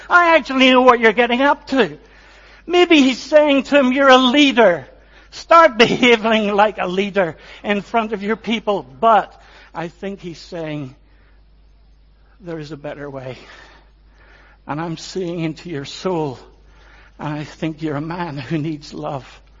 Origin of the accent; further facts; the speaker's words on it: Northern Ireland, United Kingdom; I'm an Ulsterman standing in front of you as a Protestant saying, I think he looks like Jesus.